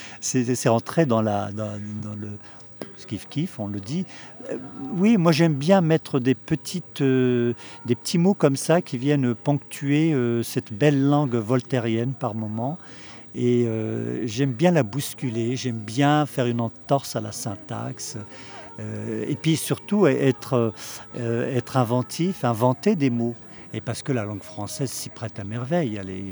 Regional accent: Kabylie, Algeria; first language Kabyle; French is a second language; Mais je ne parlais pas le français. J'étais un Kabyle, je parlais le Kabyle comme aujourd'hui, je parle encore le Kabyle.

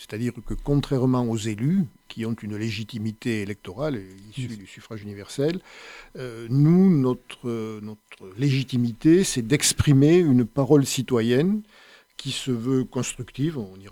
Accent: Montpellier, Occitanie, France; Ma toute prime jeunesse, je l'ai passée dans des quartiers très populaires, là où habitaient mes grands-parents. D'abord à Figuerolles, oui.

